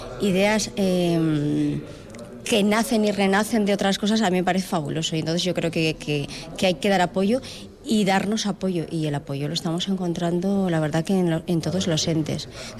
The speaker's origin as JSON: {"language": "Spanish", "region": "Navarre", "country": "Spain", "said": "Yo vengo de Navarra, yo soy navarra, y cuando llegué aquí me enamoré del valle"}